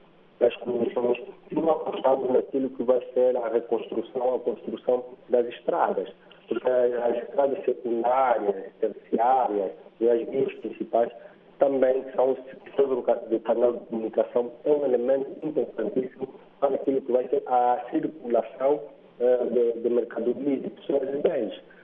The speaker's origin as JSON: {"language": "Portuguese", "country": "Angola", "said": "Nós, enquanto angolanos, é fundamental nós contextualizarmos a nossa própria realidade."}